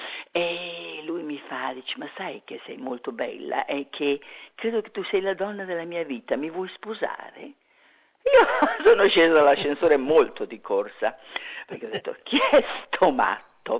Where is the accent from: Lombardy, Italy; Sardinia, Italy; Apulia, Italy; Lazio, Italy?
Lombardy, Italy; Milan; accent: Venetian; il mio accento era veneto fortissimo e anche le maestre mi prendevano in giro, la cosa mi faceva piangere parecchio, quindi io di Milano non ho un bel ricordo della scuola elementare.